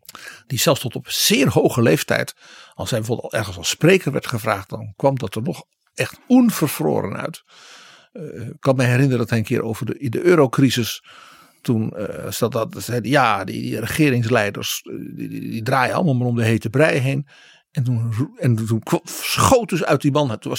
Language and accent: Dutch; Netherlands; De eerste, ja, dat is een beetje als Hollander denk je, ja natuurlijk.